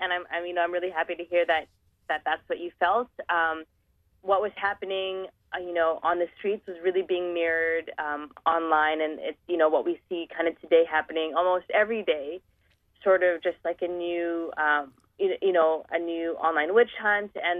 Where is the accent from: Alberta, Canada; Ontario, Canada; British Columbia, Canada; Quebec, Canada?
British Columbia, Canada; Vancouver; two people who were, you know, born and raised in Vancouver.